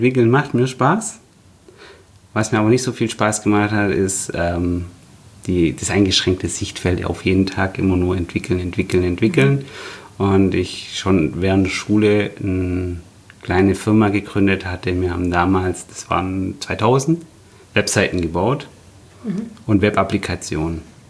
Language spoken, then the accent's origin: German; Stuttgart, Baden-Württemberg, Germany; also born or lived in Nürtingen; Ich bin tatsächlich Stuttgarter, aber in der Nähe von Stuttgart geboren, in Nürtingen. Bin also in meinem Leben an sich nicht so weit weggekommen, wie man denkt.